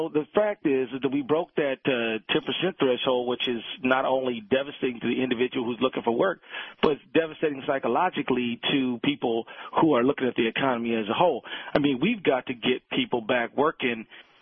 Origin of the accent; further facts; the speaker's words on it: Minnesota, United States; You know, I'm from Minnesota. We had a bridge fall down a little more than a year ago